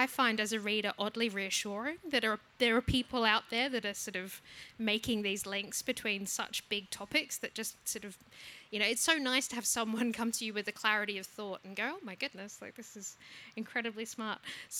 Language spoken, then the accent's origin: English; Adelaide, South Australia, Australia; I'm from Adelaide.